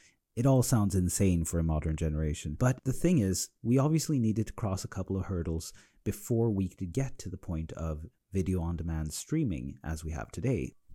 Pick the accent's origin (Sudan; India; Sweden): Sweden; growing up in Sweden